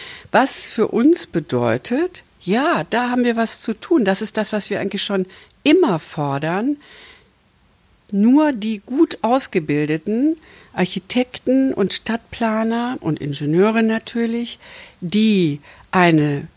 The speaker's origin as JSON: {"language": "German", "region": "Hesse", "country": "Germany", "said": "Ich komme ja aus Hessen und kann das für Hessen in Zahlen benennen."}